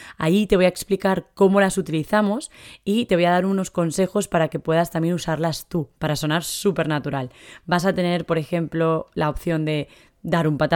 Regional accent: Valencia, Valencian Community, Spain; Como sabéis, yo soy de Valencia.

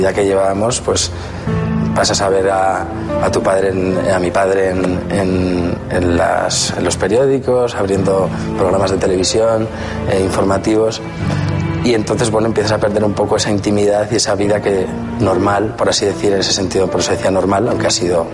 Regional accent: Madrid, Community of Madrid, Spain; yo soy un chico de Madrid

